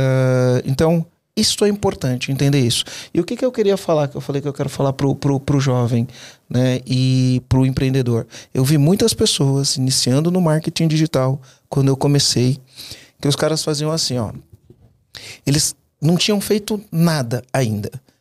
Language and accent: Portuguese; São Paulo, Brazil; lá em Santo André, eu sou do ABC Paulista